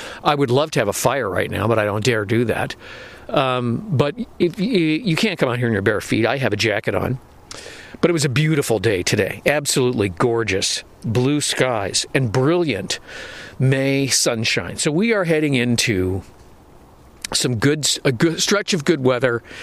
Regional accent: Illinois, United States; I was born on 95th Street, but I grew up in the suburbs.

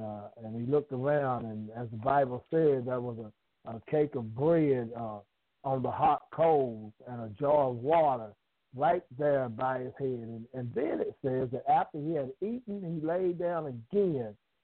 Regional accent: the South, United States; accent: Southern; I'm just a down south country boy. Some of y'all might catch my accent. I might say something that might make you laugh at my accent, but that's all right, too. God is still God, even in the South.

